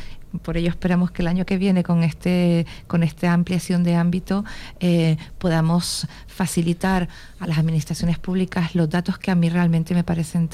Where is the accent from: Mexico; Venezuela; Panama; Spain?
Spain; Canary Islands; soy canaria